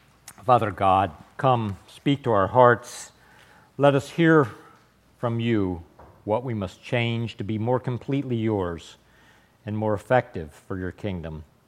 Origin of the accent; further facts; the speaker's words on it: Harford County, Maryland, United States; I was raised in Harford County, so not far away, in a Methodist church, not horribly unlike this one, actually probably a little smaller than this sanctuary.